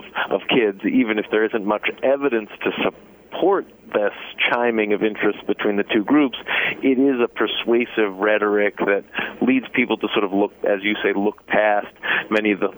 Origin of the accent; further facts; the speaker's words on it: New York, United States; in my home state of New York